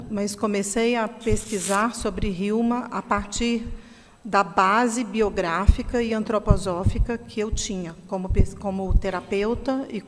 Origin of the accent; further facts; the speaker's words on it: Brazil; eu sou brasileira, sou artista, pesquisadora